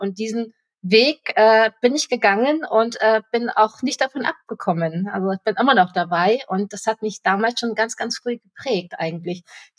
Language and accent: German; Bremen, Germany; now in Munich, Germany; bin dann zurück nach Bremen, also ich komme aus dem Norden ursprünglich